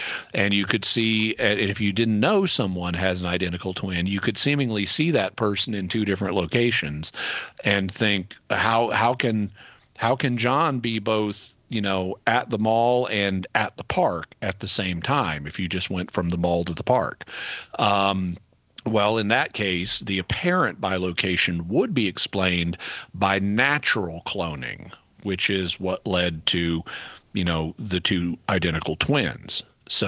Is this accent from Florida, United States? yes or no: no; Arkansas, United States; also born or lived in San Diego, United States; And then I moved back to Arkansas, to my hometown, and I would repeatedly, be in the supermarket and suddenly see someone I knew.